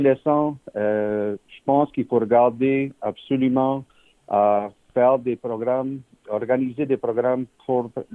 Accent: Dieppe, New Brunswick, Canada; Je suis natif de Dieppe, moi et mon épouse, les deux. Nous avons tous les deux été nés et grandis à Dieppe, demeure encore.

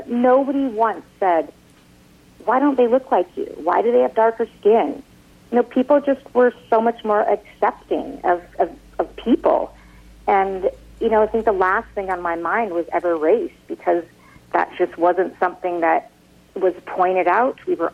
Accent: Nelson, British Columbia, Canada; it didn't really affect my life growing up in Nelson

